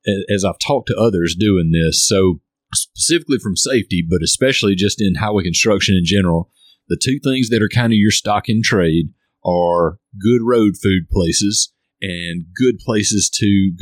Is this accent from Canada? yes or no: no; United States; where I grew up in the Delta, that's the place to stop and go to the bathroom.